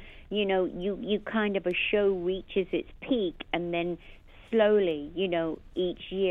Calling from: Beverly Hills, California, United States; I am. I'm calling you from my home. It's 12:30 at night here

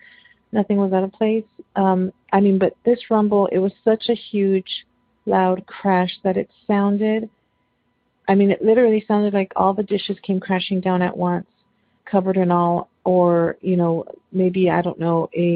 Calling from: Texas, United States; I'm calling from Texas.

